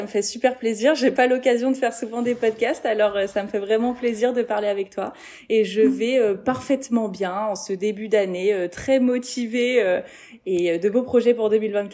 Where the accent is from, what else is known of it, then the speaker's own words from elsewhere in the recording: Troyes, Grand Est, France; born there; Alors, je suis née à Troyes et je suis allée faire mes études à Paris à 18 ans.